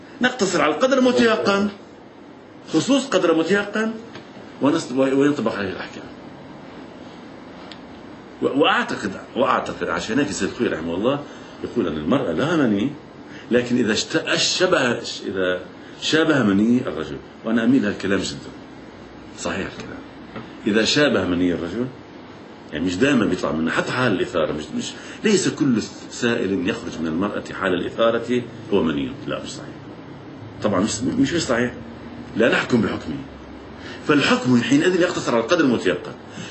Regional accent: Lebanon; first language Lebanese Arabic; أنا لغة لبنانية بدي أحكي لبناني طبيعي

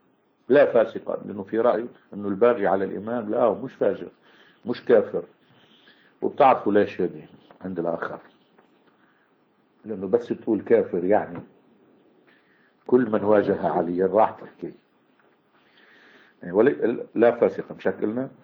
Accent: Lebanon; مثل بعض الفرق اليوم عندنا بلبنان

